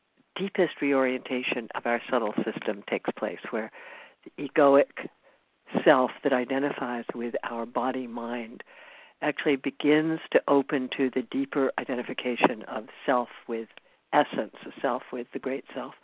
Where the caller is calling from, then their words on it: California, United States; I'm calling in from Esalen, where I'm teaching at a conference